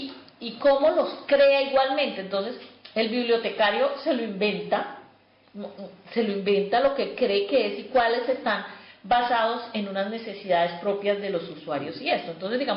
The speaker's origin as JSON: {"language": "Spanish", "region": "Tolima", "country": "Colombia", "said": "Bueno, la música colombiana que me ha acompañado toda la vida es de unos cantantes de la región que yo soy, del Tolima"}